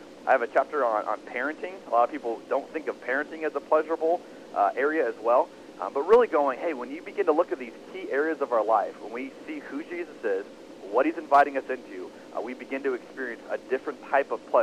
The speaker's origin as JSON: {"language": "English", "region": "Arizona", "country": "United States", "tie": "born or raised there", "said": "I grew up in Arizona. We're a little bit like the Wild Wild West still"}